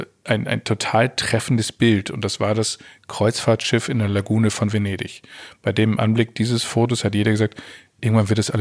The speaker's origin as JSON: {"language": "German", "town": "Eckernförde", "region": "Schleswig-Holstein", "country": "Germany", "tie": "born or raised there", "also_born_or_lived": "Stade", "said": "dass ich in Stade geboren und in Eckernförde aufgewachsen bin. Also ich bin norddeutsch, nordisch."}